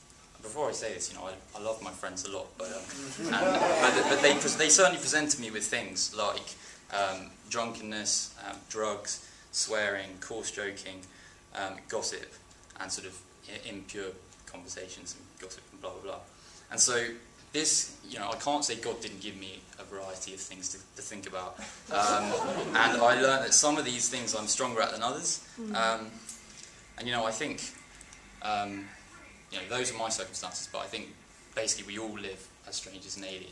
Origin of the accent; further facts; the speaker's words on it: Bristol, South West England, United Kingdom; and I'm from Bristol